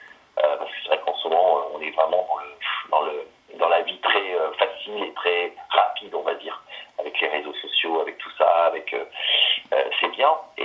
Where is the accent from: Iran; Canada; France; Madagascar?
France; Nouvelle-Aquitaine; Voilà, moi je suis pourtant originaire de Charente-Maritime